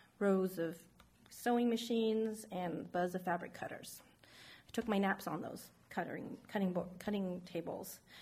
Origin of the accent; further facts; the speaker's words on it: San Francisco, California, United States; born there; I was born in San Francisco in 1972 to two Chinese immigrants who came to this country with $5 in their pockets, speaking two different Chinese dialect